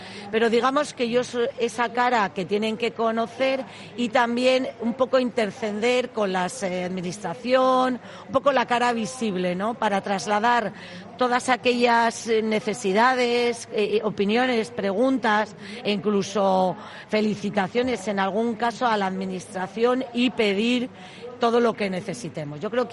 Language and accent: Spanish; Bilbao, Basque Country, Spain; Sí, soy de Deusto.